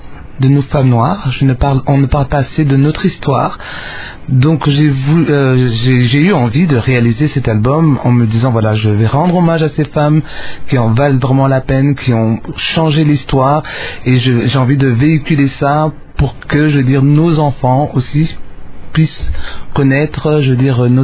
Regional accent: Geneva, Switzerland; born there; je suis congolaise, mais je suis née à Genève, mon père est ambassadeur, on a énormément voyagé

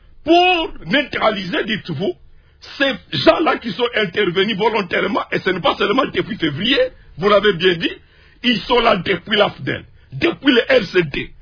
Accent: Goma, North Kivu, DR Congo; Je suis de Goma, j'ai vu des jeunes gens s'engager massivement

